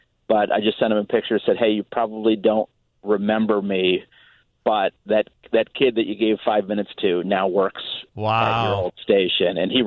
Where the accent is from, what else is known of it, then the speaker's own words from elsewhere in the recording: Illinois, United States; Yeah, born and raised in the South Suburbs. Homewood Flossmoor High School has the highest powered high school radio station in the country.